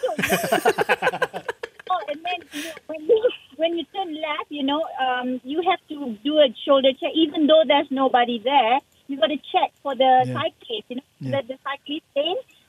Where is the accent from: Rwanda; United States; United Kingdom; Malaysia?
Malaysia; I'm so experienced. I'm a Malaysian driver.